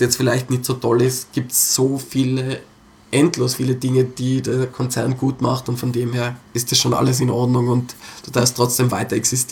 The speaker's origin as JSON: {"language": "German", "town": "Innsbruck", "region": "Tyrol", "country": "Austria"}